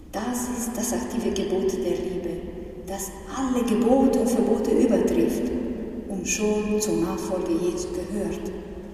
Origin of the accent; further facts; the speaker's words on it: Milan, Lombardy, Italy; Und noch meine Gemeinde, wo ich herkomme, aus Mailand, die ist weniger bekannt